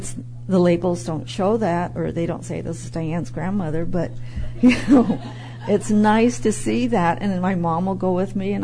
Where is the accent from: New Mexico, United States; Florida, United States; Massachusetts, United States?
New Mexico, United States; Santo Domingo Pueblo; I'm from Santo Domingo Pueblo in New Mexico. I'm a member of the Santo Domingo Pueblo, and I also live at Santo Domingo